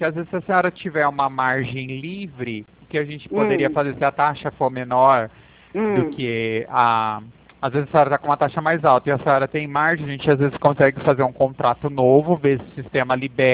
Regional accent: Pirassununga, São Paulo, Brazil; Eu sou da cidade de Pirassununga, interior de São Paulo.

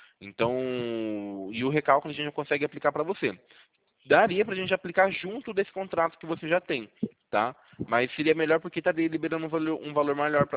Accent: Campinas, São Paulo, Brazil; Eu sou vizinho de você, eu sou de Campinas.

